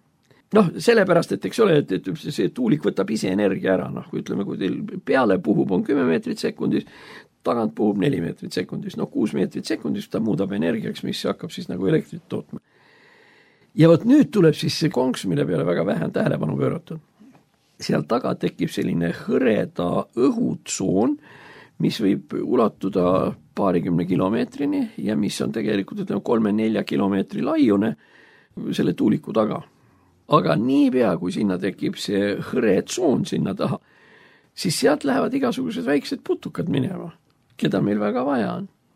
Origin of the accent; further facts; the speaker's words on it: Muhu, Saare County, Estonia; mina olen muhulane.